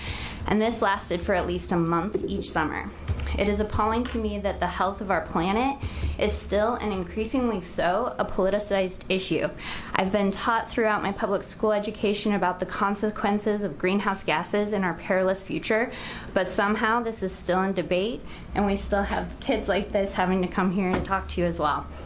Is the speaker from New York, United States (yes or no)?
no; Ashland, Oregon, United States; I'm from Ashland, Oregon. As a born and raised Southern Oregonian, I'm here to make a plea for your support of Senate Bill 557.